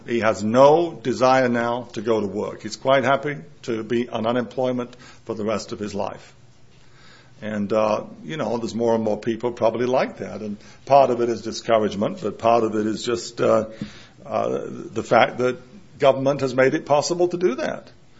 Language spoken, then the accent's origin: English; England, United Kingdom; Even in my hometown in England, there's been demonstrations by workers in an oil refinery against foreign workers